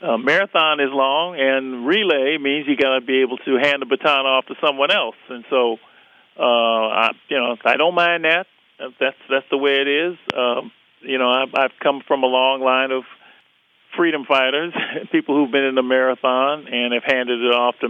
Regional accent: Los Angeles, California, United States; I grew up in Los Angeles. You know, I saw Los Angeles go up in an insurrection and as a young man in 1965, and saw it again in 1992 with Rodney King.

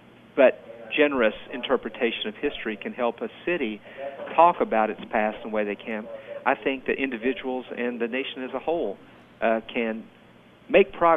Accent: Southern US, United States; accent: Southern; People can hear my accent. I'm a Southerner myself and grew up in segregation

